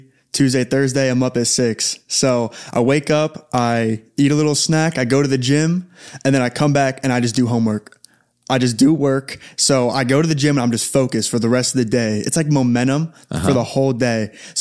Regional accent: Cincinnati, Ohio, United States; I'm from Cincinnati.

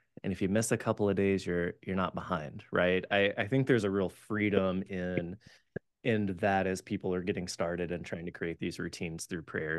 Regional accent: Texas, United States; at least in my experience with prayer growing up in Texas

